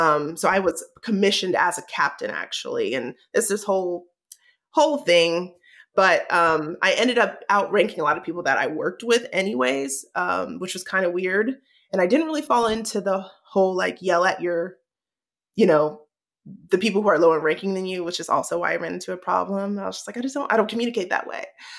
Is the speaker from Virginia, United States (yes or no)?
yes; Virginia, United States; now in North Carolina, United States; I had wanted to purchase right when I moved down to North Carolina. I'm from Virginia originally